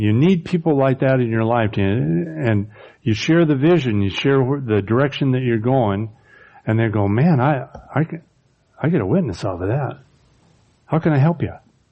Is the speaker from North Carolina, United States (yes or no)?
no; Oregon, United States; I thought, well, heck, I'm from Oregon.